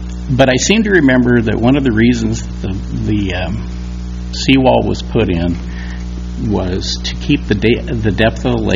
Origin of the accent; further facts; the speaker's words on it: Tigard, Oregon, United States; Good evening. … from Tigard, Oregon, but our lakefront address is 3181 Northeast Loop Drive.